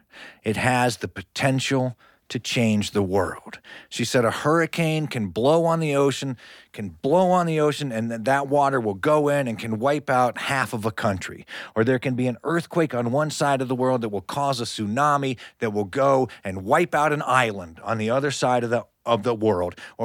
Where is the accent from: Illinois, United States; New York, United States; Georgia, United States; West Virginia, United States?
West Virginia, United States; No, I grew up in West Virginia. The freshest seafood I ever had was canned salmon.